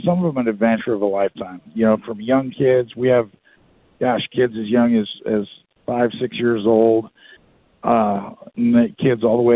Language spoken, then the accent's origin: English; Cottage Grove, Oregon, United States; now in Salem, United States; I am originally from Cottage Grove, currently live in Salem, and operate mostly out of Winchester Bay.